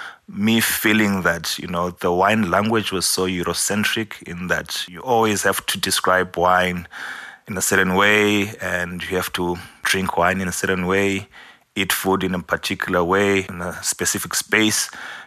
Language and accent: English; Zimbabwe; when we started associating wines with flavors and fruits we grew up eating in Zim, it was quite much more enjoyable.